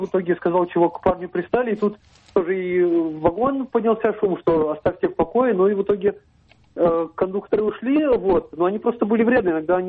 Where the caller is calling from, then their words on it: Saint Petersburg, Russia; Из Петербурга.